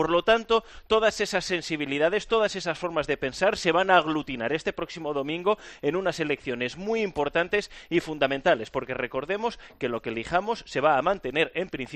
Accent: Spain; como residente español en el extranjero

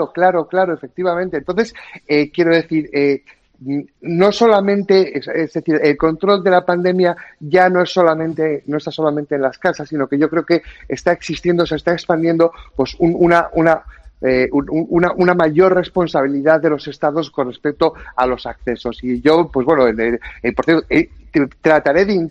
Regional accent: Bermeo, Basque Country, Spain; recordad que soy de Bermeo y nosotros nos gusta cantar y cantar por las calles.

